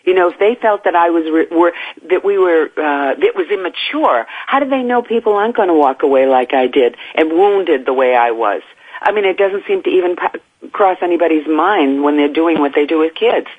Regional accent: Boston, Massachusetts, United States; accent: Boston; I read her script to her with my Boston accent

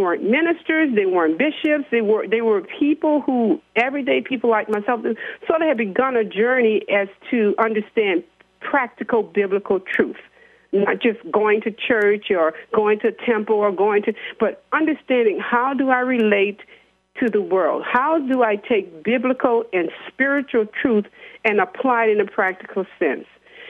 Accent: New Orleans, Louisiana, United States; I was born in New Orleans, Louisiana. Very proud to say that, a product of the Lower Ninth Ward.

